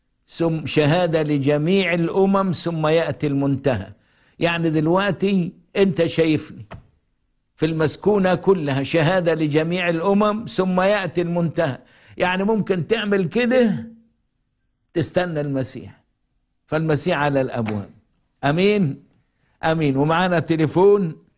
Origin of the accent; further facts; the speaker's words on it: Egypt; ذاكر كنيستك في بلادنا مصر واسمك في العالم كله يا رب